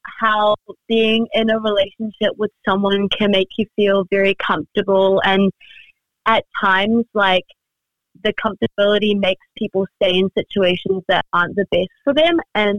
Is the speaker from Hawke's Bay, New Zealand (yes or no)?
no; Auckland, New Zealand; I am 18. I'm from Auckland. I am from Ethiopia